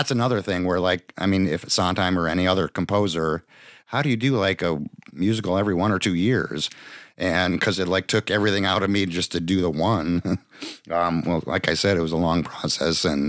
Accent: Milwaukee, Wisconsin, United States; I grew up in Milwaukee and I have two brothers

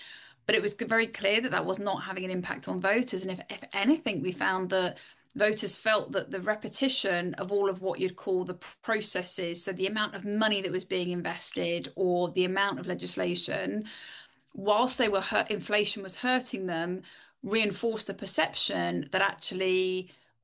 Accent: United Kingdom; I'm conscious that I'm a Brit talking about a party of a country that I'm not a voter

